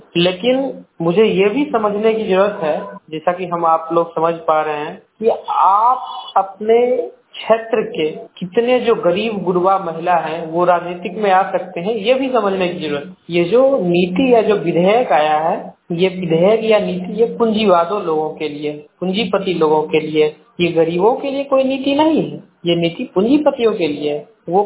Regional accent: Samastipur, Bihar, India; मैं समस्तीपुर से हूँ।

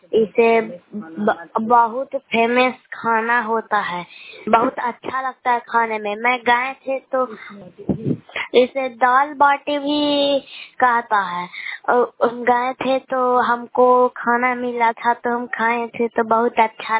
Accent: Bihar, India; मैं नालंदा जिला के रहने वाली, मैं रायपुर पंचायत से बोल रही हूँ। मेरा गाँव सलमान चक है।

